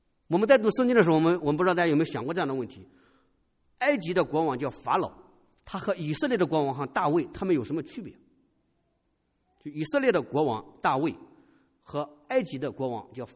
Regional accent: China; 我相信我们从中国来的，我也是这样。

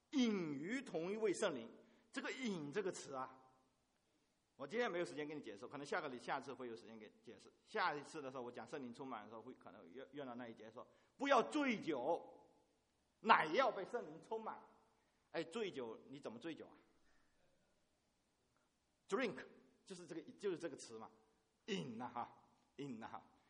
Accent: Fujian, China; 那我是从福建农村来的，我小的时候山上去砍柴，

